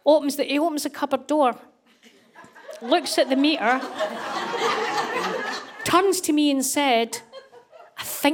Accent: Scotland, United Kingdom; I'm a Scottish woman.

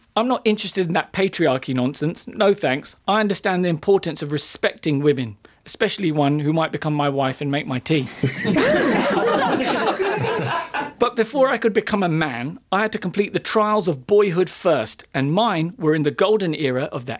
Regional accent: Kenya; born there; I'm a Kenyan-born, ethnically Indian, British Muslim.

